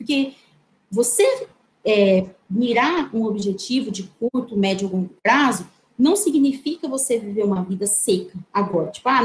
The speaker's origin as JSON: {"language": "Portuguese", "region": "São Paulo", "country": "Brazil", "said": "eu sou aqui do interior de São Paulo, e aqui a gente gosta muito de ter um lote, né, de ter um terreno."}